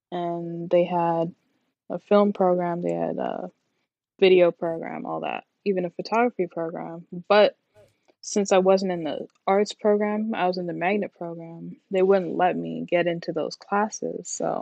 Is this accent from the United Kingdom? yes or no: no; Toronto, Ontario, Canada; now in Atlanta, United States; I am a photographer from Toronto, but I'm based here in Atlanta. I've been based here since I started shooting.